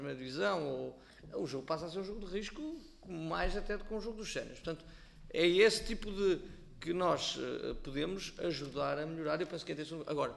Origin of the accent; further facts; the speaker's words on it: São João da Madeira, Aveiro, Portugal; sou de São João da Madeira